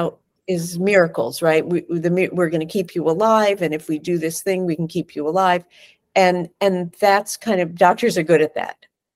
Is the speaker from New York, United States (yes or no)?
yes; New York City, New York, United States; I mean, I'm a New Yorker. I was raised in New York. You have to have sharp elbows when you grow up here.